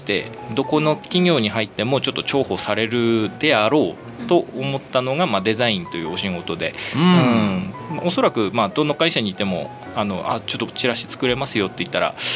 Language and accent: Japanese; Hachinohe, Aomori, Japan; 育ちは八戸市です。